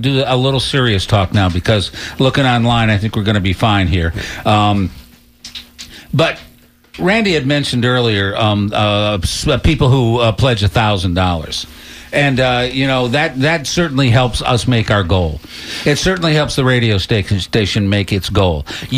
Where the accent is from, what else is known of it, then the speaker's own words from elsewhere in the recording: Canada; When I came from the Great White North.